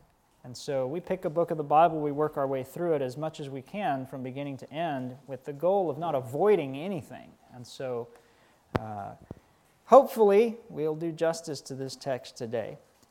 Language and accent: English; United States; I'd spent a lot of time in the church, and I grew up in the States.